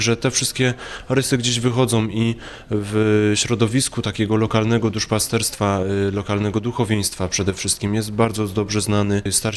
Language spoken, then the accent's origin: Polish; Kuźnia Raciborska, Silesian Voivodeship, Poland; now in Bytom, Poland; pochodzę z Kuźni Raciborskiej, a obecnie jako wikariusz posługuję w Bytomiu w Sząbierkach w parafii Najświętszego Serca Pana Jezusa.